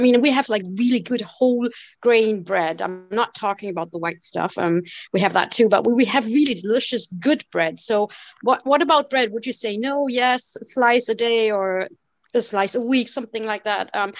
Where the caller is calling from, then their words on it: Germany; I'm calling from Germany, actually, and we have like the hugest bread selection, as you may know.